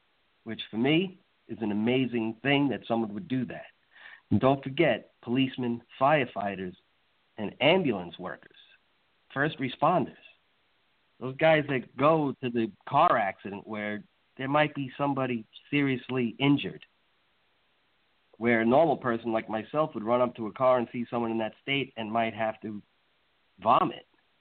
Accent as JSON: {"language": "English", "region": "New York", "country": "United States", "lives_now": "Florida, United States", "said": "like I came from New York, I bet you can tell, can't you? From New York to Florida"}